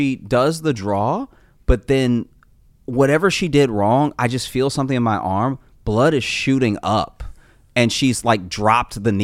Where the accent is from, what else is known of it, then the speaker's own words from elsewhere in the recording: the South, United States; some of it was just growing up in the South where I was.